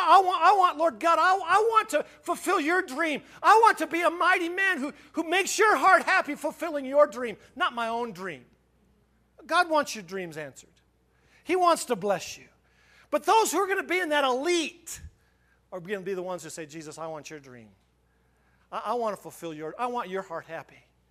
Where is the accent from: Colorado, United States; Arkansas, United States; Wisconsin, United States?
Colorado, United States; Trinidad; Except one place, and it's better. It's Trinidad. My hometown.